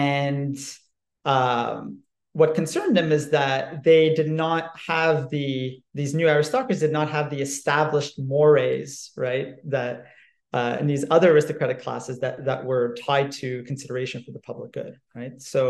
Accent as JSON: {"language": "English", "country": "Canada", "said": "You know, as a Canadian, I could come up with a specific example, but I'll park that for a moment."}